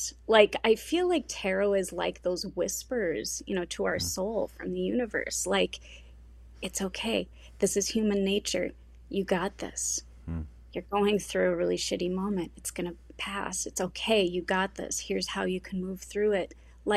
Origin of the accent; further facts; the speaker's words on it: Midwest, United States; And I had an incredibly tight relationship with my church family and community growing up in the Midwest as a Lutheran and in a pretty conservative community.